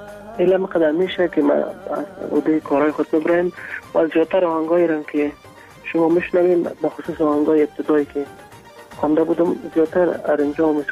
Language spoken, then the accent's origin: Persian; Kabul, Afghanistan; born there; در کابل متولد شدیم